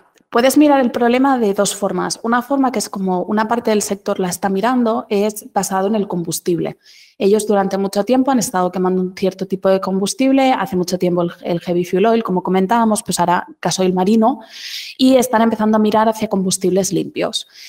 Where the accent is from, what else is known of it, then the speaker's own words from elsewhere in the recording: Barcelona, Catalonia, Spain; Yo, por ejemplo, que soy de Barcelona, es muy común ver a portacontenedores o a cruceros, ¿no?, en el puerto